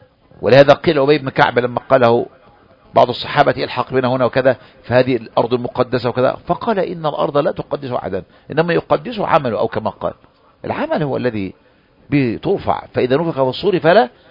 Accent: Egypt; أنا مصري، أنا مسلم، مسلم مصري

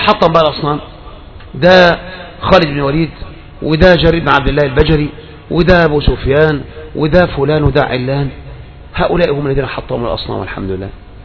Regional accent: Egypt; احنا من مصر يا اخوان احنا من مصر لسه من مصر يا اخواني موجود

